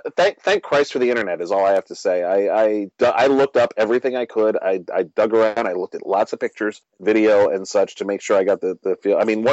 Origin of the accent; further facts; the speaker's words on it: New York City, New York, United States; because I'm from New York and I love my city